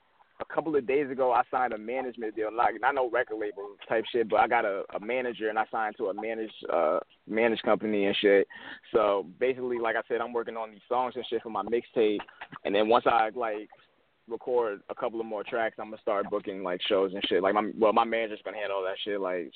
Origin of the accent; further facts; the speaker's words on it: United States; I grew up out here in Ryko. I went to Hermitage, you know what I'm saying, graduated back in 2010.